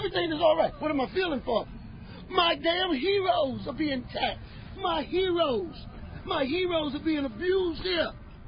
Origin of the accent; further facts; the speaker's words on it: Washington, District of Columbia, United States; Oh, okay. I'm from Washington, D.C.